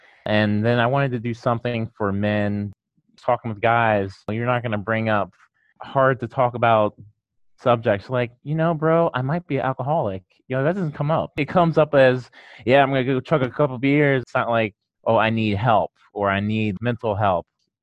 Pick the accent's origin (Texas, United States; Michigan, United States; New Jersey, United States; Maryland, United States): Maryland, United States; I'm from Maryland in the United States